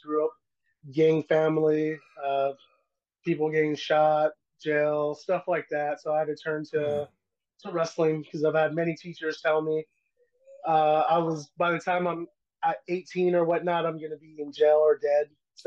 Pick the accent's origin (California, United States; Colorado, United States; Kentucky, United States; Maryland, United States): California, United States; Well, I grew up mainly in California. We moved all around, place to place.